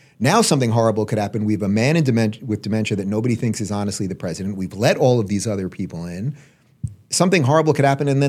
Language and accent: English; New York, United States; moved away as an adult; also born or lived in California; now in Florida, United States; born and bred in New York, lived there most of my life, and then did 8 years in Cali and now being in the free state of Florida